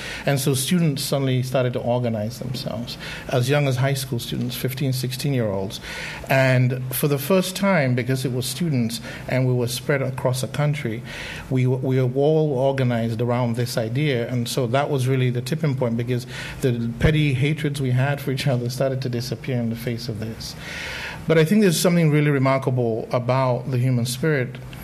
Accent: Nigeria; I grew up in Africa. I grew up in Nigeria.

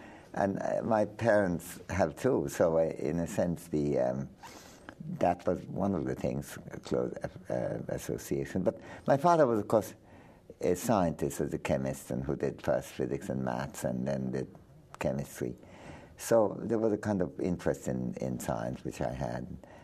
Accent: Shantiniketan, West Bengal, India; Well, I was born in Bengal, what was then undivided India, about 100 miles off Calcutta in a place called Shantiniketan

